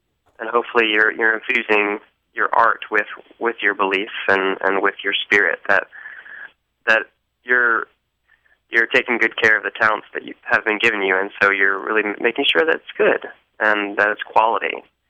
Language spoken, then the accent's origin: English; the South, United States; I think it's a little bit different than where I grew up in the South, where it's just kind of normal, where most of your community goes to church